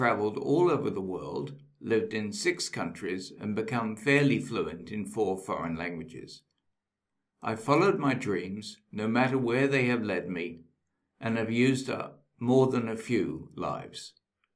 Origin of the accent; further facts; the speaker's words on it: United Kingdom; I'm British, 69 years old, fast approaching 70